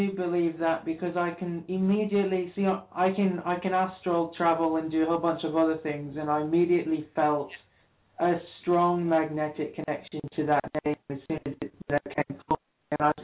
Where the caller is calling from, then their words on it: Vancouver, British Columbia, Canada; I'm calling from Vancouver, B.C., in Canada.